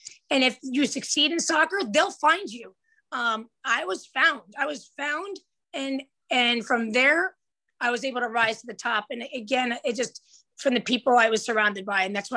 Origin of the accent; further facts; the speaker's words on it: New Jersey, United States; Because I'm from New Jersey and I was recruited by the bigger schools.